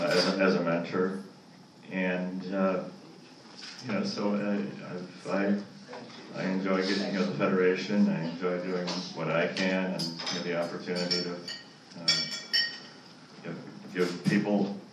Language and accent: English; Springfield, Illinois, United States; I'm from Springfield, Illinois